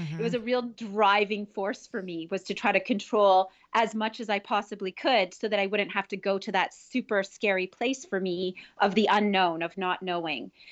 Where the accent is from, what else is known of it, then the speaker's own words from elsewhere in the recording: Ontario, Canada; I grew up in Northern Ontario